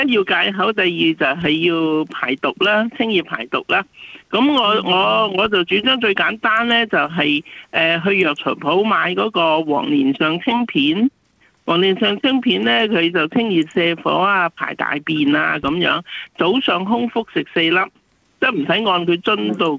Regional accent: China; 我哋中国人有句话讲咧

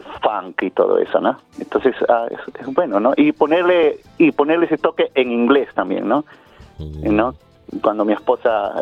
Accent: Cusco, Peru; Yo soy del Cusco, ¿no? De un lugar muy, muy bonito en Perú

